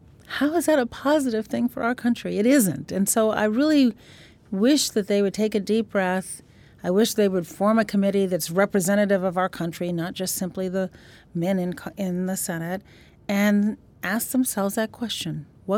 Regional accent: Illinois, United States; I'm not worried about my senators from my home state of Illinois.

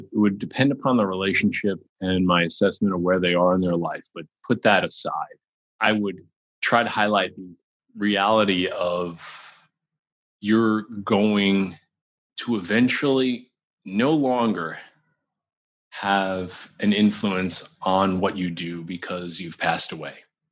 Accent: New York, United States; I'm also kind of a Weisenheimer and I'm like a New Yorker.

